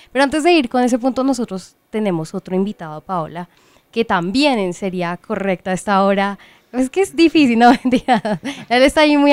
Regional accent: Colombia; nosotros como colombianos, entre más ganamos, más gastamos

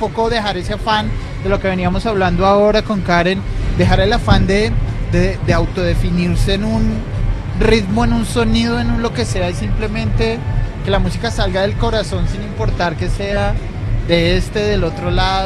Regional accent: Bogotá, Colombia; yo como bogotano

